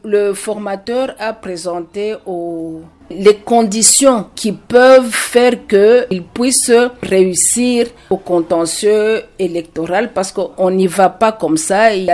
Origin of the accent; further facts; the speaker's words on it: Mbuji-Mayi, Kasaï-Oriental, DR Congo; On l'a vu ici chez nous en Bujimai.